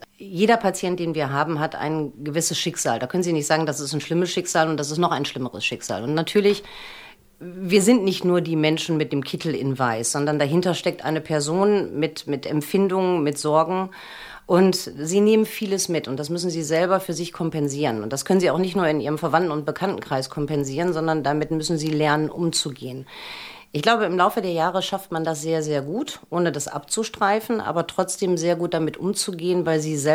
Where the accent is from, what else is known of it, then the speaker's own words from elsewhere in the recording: Osnabrück, Lower Saxony, Germany; Ich bin in Osnabrück geboren, habe dann meine weitere Ausbildung in Bochum an der Universitätsklinik gemacht und bin dann als Fachärztin für Hämatologie und Onkologie halt wieder zurück in meine Heimatstadt gekommen.